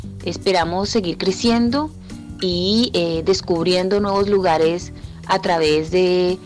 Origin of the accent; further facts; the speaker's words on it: Colombia; now in Santiago, Chile; colombiana, residente actualmente en Santiago de Chile.